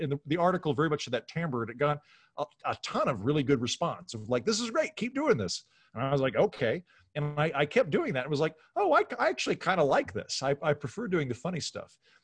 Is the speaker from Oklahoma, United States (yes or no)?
yes; Oklahoma, United States; I grew up in Oklahoma. I grew up surrounded by cows, and my dad is a federal judge.